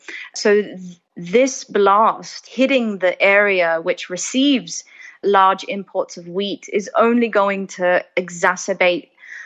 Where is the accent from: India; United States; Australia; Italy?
Australia; I'm Lebanese Australian